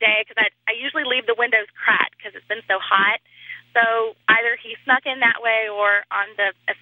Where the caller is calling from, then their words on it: Jackson, Mississippi, United States; I'm calling from Jackson, Mississippi.